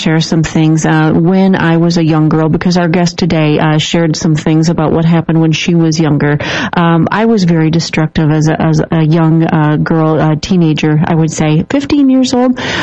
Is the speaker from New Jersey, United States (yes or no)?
no; Minnesota, United States; also born or lived in Wisconsin, United States; I grew up in Minnesota, but went to school in Wisconsin in college, and as a young adult, even as a young married, my husband and I lived in the Wisconsin culture to the fullest